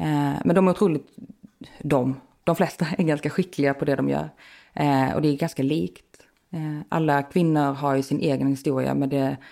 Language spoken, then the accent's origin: Swedish; Skåne, Sweden; moved away as an adult; now in Stockholm, Sweden; Att jag är född från Skåne, flyttade upp till Stockholm efter gymnasiet in på sig.